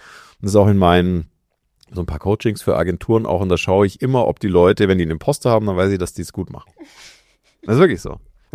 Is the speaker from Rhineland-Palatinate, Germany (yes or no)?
no; Aindling, Bavaria, Germany; ich bin in Aindling aufgewachsen, ich habe keinerlei Beziehungen mehr zu dieser Ortschaft und zu den Leuten da auch.